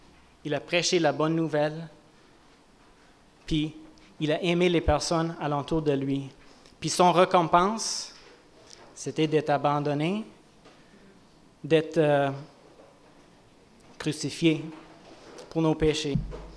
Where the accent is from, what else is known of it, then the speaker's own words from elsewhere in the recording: Western Canada, Canada; On a vraiment senti que Dieu nous a appelés de déménager ici. C'est pour ceux qui ne savent pas, on vient plus de l'ouest du Canada. Mais on sentait que Dieu voulait qu'on vienne ici pour faire partie de la communauté de foi ici.